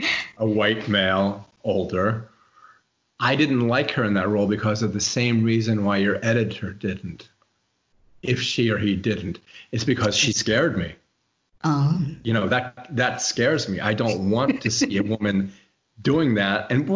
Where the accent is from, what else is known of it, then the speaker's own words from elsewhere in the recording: United States; And the other thing is, since I'm American